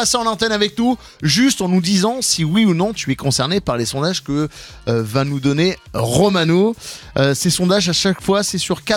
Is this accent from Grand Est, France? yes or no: yes; Grand Est, France; Un sur quatre sondage fonctionne chez nous en Alsace.